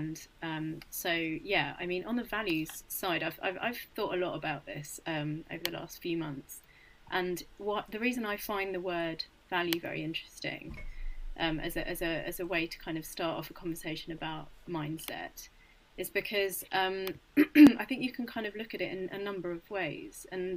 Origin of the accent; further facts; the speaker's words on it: United Kingdom; And you know, as British people, or you know, generally humans, we don't tend to want to shout about things that we're amazing at.